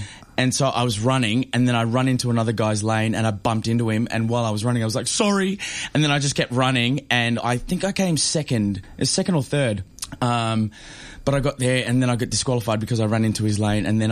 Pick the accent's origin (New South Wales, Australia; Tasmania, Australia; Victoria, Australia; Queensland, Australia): New South Wales, Australia; Sydney; So I'm from Sydney. I grew up in a little suburb called La Perouse, which is an Indigenous community. I'm Indigenous, for those who don't know.